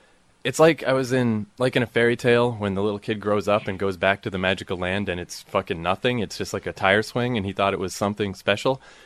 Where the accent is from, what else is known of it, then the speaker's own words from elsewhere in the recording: Toronto, Ontario, Canada; No, but then I said I'm from Toronto